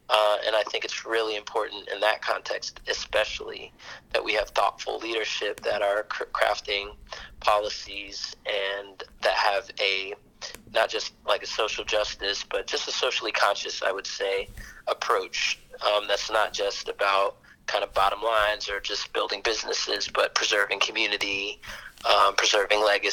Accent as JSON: {"language": "English", "town": "Durham", "region": "North Carolina", "country": "United States", "tie": "born or raised there", "said": "I was born and raised in Durham, and the housing prices have, you know, my neighborhood on my block where I grew up, you know, have quadrupled in the past 10 years."}